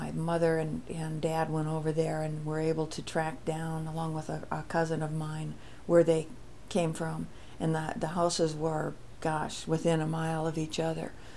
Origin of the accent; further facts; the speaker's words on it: Cherokee, Iowa, United States; now in Missoula, United States; I'm originally from Cherokee, Iowa. Grew up there, a little town over on the western side of the state.